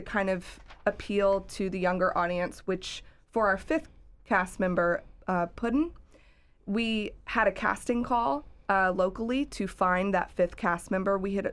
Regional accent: Atlanta, Georgia, United States; And I grew up in Atlanta, so I'm a little bit more in the millennial generation.

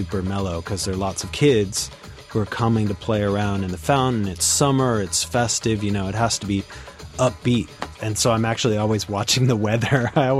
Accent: Washington, United States; Yeah, yeah. I grew up on Capitol Hill. Yeah, but I'm living in Columbia City now.

